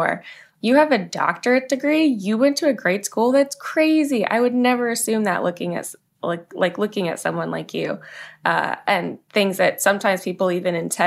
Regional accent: Manassas, Virginia, United States; So I grew up in Manassas, Virginia.

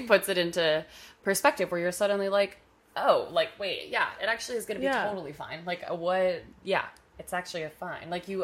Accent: New York, United States; Well, I'm from New York. I grew up here. I've had a lot of experience in growing up in a really chaotic city.

